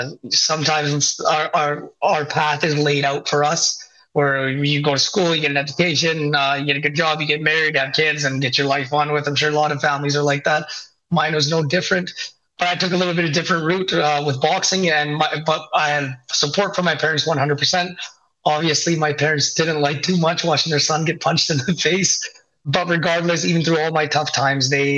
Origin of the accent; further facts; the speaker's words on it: Prince George, British Columbia, Canada; I am from Prince George, BC, Canada. I am the youngest of three. I'm the first generation Canadian. Both my parents immigrated from India to Canada. They moved around when they first got here in BC, but then finally settled in Prince George.